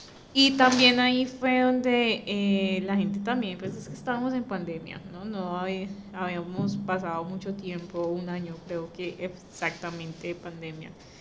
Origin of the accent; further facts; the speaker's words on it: Cali, Valle del Cauca, Colombia; nos dividió como familia caleña